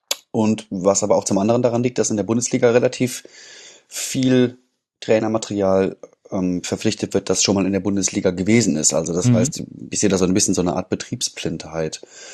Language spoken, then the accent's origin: German; Dortmund, North Rhine-Westphalia, Germany; als Dortmunder